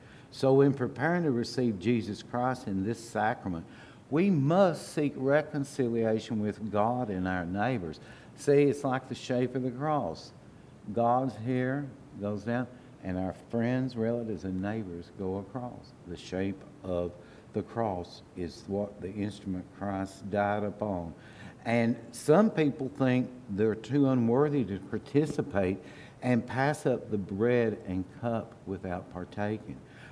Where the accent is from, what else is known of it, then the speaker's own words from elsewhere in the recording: Kentucky, United States; Abraham Lincoln and his wife, Mary Todd Lincoln, were both born and raised in Kentucky, my home state.